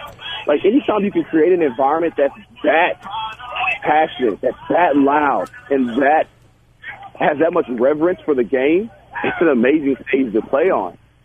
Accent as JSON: {"language": "English", "town": "Kansas City", "region": "Kansas", "country": "United States", "said": "I do root for them because I'm from Kansas City, Kansas."}